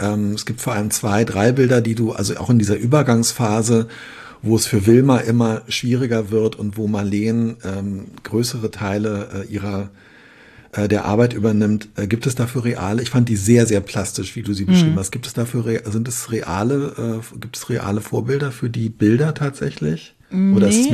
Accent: West Germany, Germany

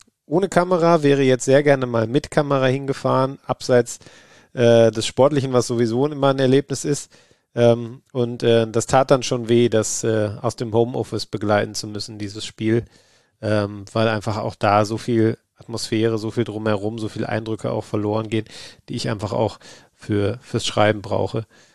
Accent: Essen, North Rhine-Westphalia, Germany; Ich bin ja in Essen groß geworden und ziemlich zentral gelebt damals.

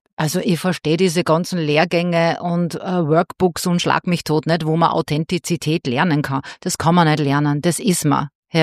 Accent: Austria; Servus Christi, wie man bei uns in Österreich sagt

